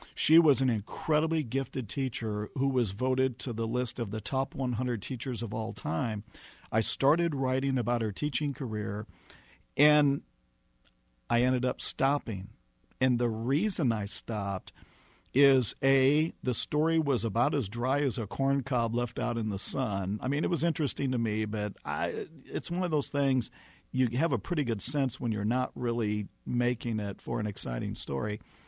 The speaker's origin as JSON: {"language": "English", "town": "St. Louis", "region": "Missouri", "country": "United States", "tie": "born or raised there", "said": "I grew up in St. Louis, so I was interested in the history that the letters might have inside them."}